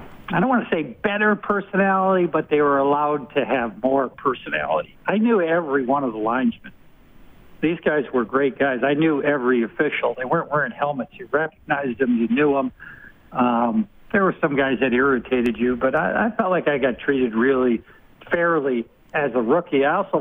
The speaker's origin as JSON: {"language": "English", "region": "Rhode Island", "country": "United States", "said": "I wasn't a Minnesota player. I'm from Rhode Island."}